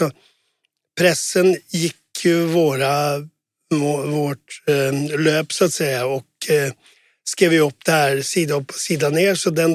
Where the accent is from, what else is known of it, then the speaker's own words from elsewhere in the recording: Sweden; moved away as an adult; now in Norway; Jag kom till Norge från Sverige, som ni säkert hördes, i 92